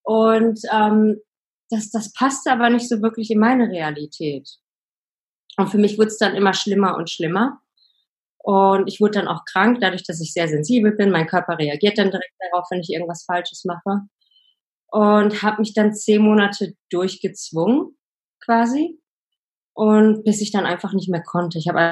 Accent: Sprockhövel, North Rhine-Westphalia, Germany; in meiner Heimatstadt oder am Heimatsdorf Sprockhövel, was neben Bochum liegt

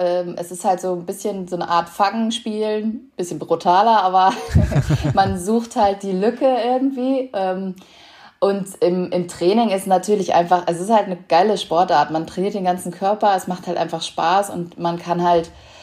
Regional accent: Lemgo, North Rhine-Westphalia, Germany; dann sind wir bei uns in Lemgo in Nordrhein-Westfalen, wo ich aufgewachsen bin

